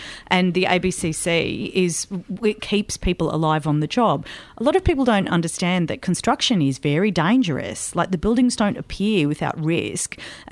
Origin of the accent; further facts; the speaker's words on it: Wollongong, New South Wales, Australia; I can tell you this, I'm from Wollongong